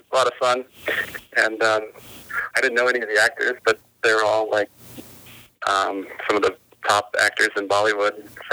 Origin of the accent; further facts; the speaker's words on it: Chicago, Illinois, United States; like growing up in Chicago, Mid Ohio was close too